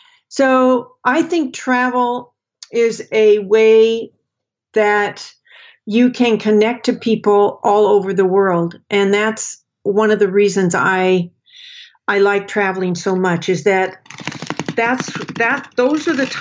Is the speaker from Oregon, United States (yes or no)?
yes; Portland, Oregon, United States; I grew up in Portland, Oregon. I consider Portland my home.